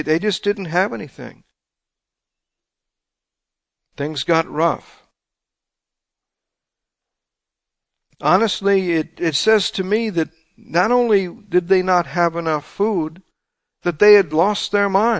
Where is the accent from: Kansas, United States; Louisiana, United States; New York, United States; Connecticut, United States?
Louisiana, United States; I guess I'm a Cajun and we like hogshead cheese